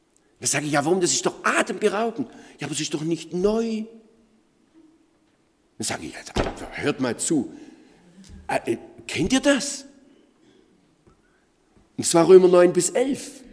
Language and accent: German; Germany; Und ich meine, wenn man als Deutscher eingeladen wird nach Indien, da hat man natürlich dieses ganz demütige Gefühl